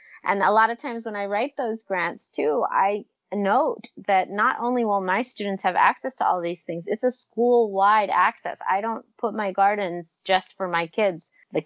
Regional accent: Los Angeles, California, United States; So I grew up in Los Angeles. Part of Los Angeles, went to LAUSD

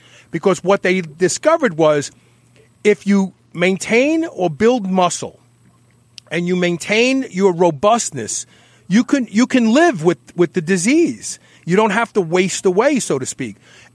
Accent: Kentucky, United States; They're right here in my home state, Nicholasville, Kentucky.

